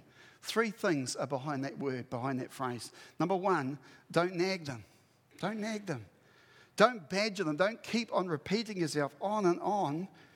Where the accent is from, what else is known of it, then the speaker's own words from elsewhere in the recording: New Zealand; But I'm a Kiwi bloke.